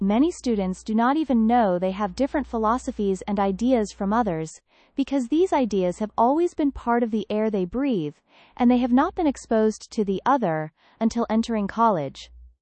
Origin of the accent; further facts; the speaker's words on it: Illinois, United States; the community in which I grew up on Chicago's North Shore was driven by the same kind of anti-Semitism